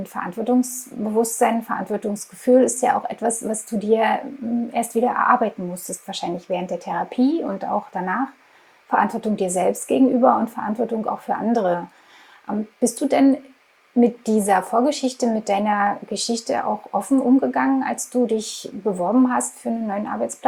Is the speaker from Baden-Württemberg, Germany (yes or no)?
no; Bad Liebenwerda, Brandenburg, Germany; in Bad Liebenwerda. Will man jetzt nicht unbedingt Werbung machen, aber das ist auch meine Heimatstadt.